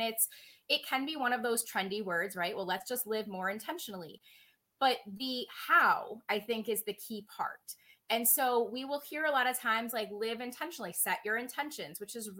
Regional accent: Rochester, United States; clearly I'm from Rochester, as we've talked about.

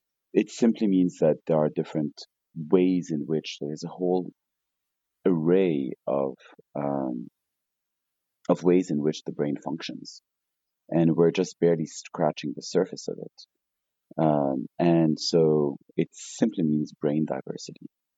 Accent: Lebanon; also born or lived in United States; I grew up in Lebanon, which is where I am at the moment, right here in the mountains. But I spent 20 years in the United States, the last six being in San Francisco

